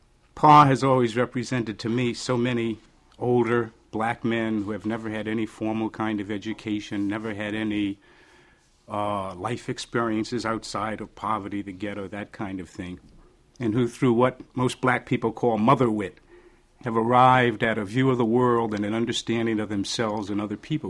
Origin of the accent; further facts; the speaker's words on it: New Haven, Connecticut, United States; I grew up in New Haven, Connecticut, and I used the library down there quite frequently as a kid.